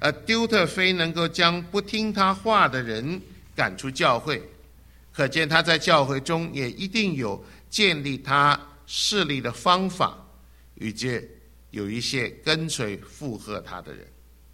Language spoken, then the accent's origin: Chinese; China; 所以我们中国人心里面都很明白，每次当我们想到啊那袁世凯的时候，我们都是只是自知一笑。